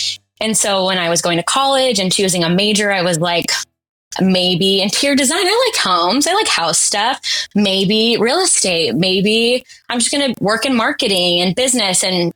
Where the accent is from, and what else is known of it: California, United States; born or raised there; now in Sacramento, United States